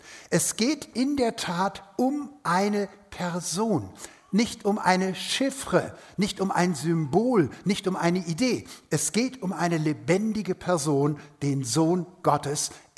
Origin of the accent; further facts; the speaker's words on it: Rhineland, Germany; Ich musste erst als Rheinländer nach Süddeutschland zu den Schwaben kommen